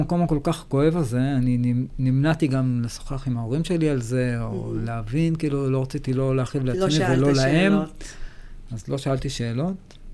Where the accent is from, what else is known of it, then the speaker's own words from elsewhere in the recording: Jerusalem, Jerusalem District, Israel; אז אני גדלתי בירושלים, הייתי ילד בכור